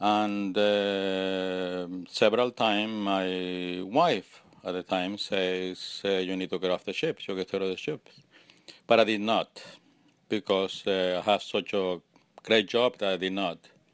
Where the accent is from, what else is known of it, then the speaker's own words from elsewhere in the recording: Spain; English is a second language; I'm from Spain, Italian mother, Spanish father.